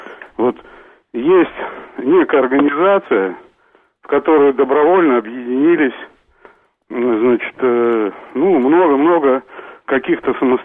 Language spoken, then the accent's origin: Russian; Moscow, Russia; из Москвы.